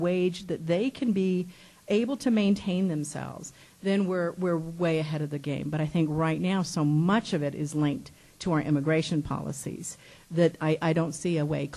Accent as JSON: {"language": "English", "town": "El Paso", "region": "Texas", "country": "United States", "tie": "born or raised there", "said": "Because when I grew up in El Paso, the fluid movement of individuals meant that there was fluid movement of dollars as well"}